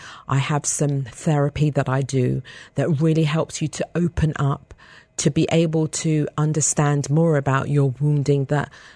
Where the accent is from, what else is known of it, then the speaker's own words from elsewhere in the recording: England, United Kingdom; I'm British